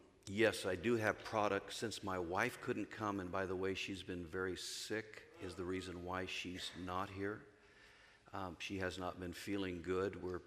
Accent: California, United States; now in Racine, United States; I love it here in Racine, Wisconsin. Is this part of the United States? I come from the Republic of California.

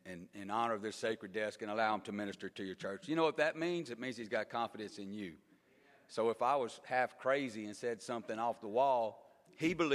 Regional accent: Texas, United States; I am from Texas, born and raised. Received the Holy Ghost there when I was very young.

